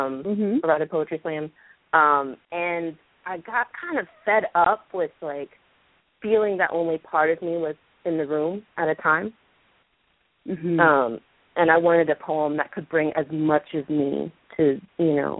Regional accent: the South, United States; I'm definitely a Southerner, there's no doubt about

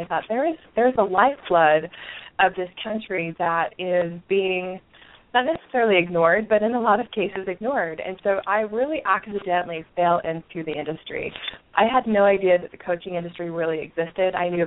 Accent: Utah, United States; also born or lived in Ogden; I'm calling in from Salt Lake City, Utah, and I was actually born just a few cities over in Ogden, Utah, but I'm a Utah gal, lived here most of my life

